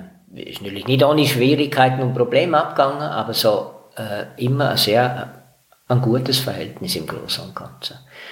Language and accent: German; Austria; Also ich bin in Österreich aufgewachsen, im katholischen Gebiet.